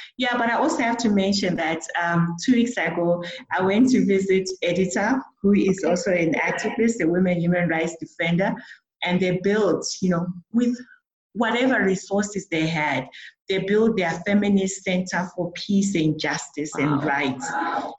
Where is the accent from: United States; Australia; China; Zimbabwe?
Zimbabwe; I'm from Zim